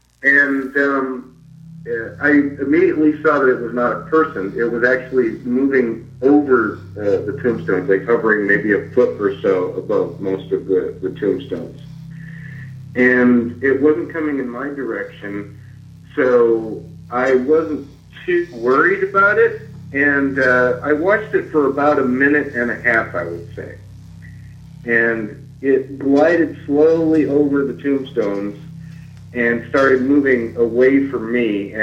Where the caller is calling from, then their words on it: Los Angeles, California, United States; I'm in Los Angeles.